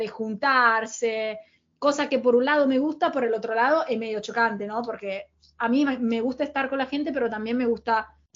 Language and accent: Spanish; Italy; now in Argentina; Sos italiana, bueno, ya como que te ganaste la confianza y el amor de todos.